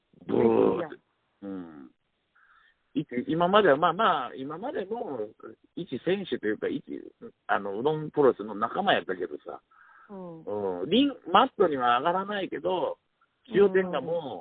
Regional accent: Kagawa, Japan; 俺ら香川県民はもうどんだけ食うたか。

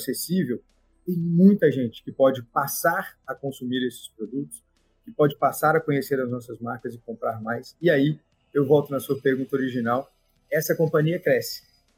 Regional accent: Lagoa Santa, Minas Gerais, Brazil; born there; eu também nasci em uma cidade do interior de Minas, nasci em Lagoa Santa.

